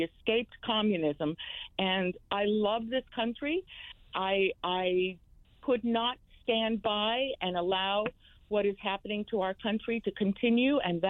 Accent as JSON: {"language": "English", "region": "Connecticut", "country": "United States", "said": "I am from Connecticut. I live in Connecticut."}